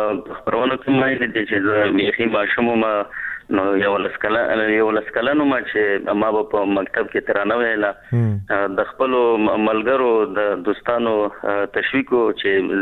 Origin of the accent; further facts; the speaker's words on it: Khyber Pakhtunkhwa, Pakistan; زه په پاکستان پښتونخوا کې پیدا شوی یم نو هغلته زمونږ نیکونه پلرونه راغلي وو هجرت وو کنه نو مونږ بیا په کورمې جنسي کې اوسېدلو په بګن کې